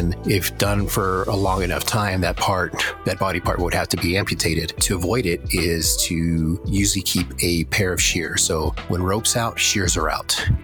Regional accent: Houston, Texas, United States; So through the chat rooms, I focused on people that were in Houston, in my hometown.

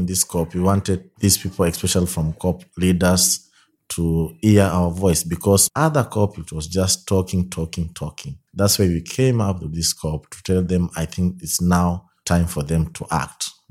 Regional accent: Soi, Uasin Gishu County, Kenya; also born or lived in Kibera, Nairobi; age 25, and I'm from Kenya in a place called Soi near Eldoret Town.

